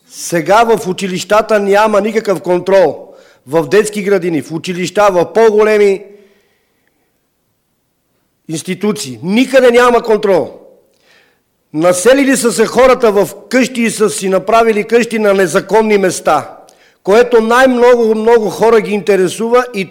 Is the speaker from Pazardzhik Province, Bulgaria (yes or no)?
no; Sofia, Sofia City, Bulgaria; съм от София. Роден съм в центъра на София, а сега живея в квартал Филипов от 60-та година.